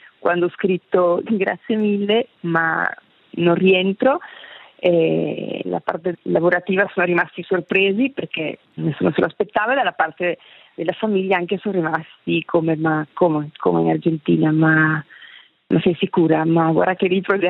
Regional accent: Lugano, Ticino, Switzerland; Di Lugano.

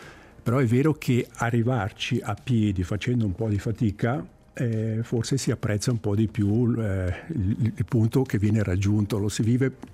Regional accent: Brè, Ticino, Switzerland; io ho passato la gioventù, l'infanzia a Bre, quindi conosco bene il Bre.

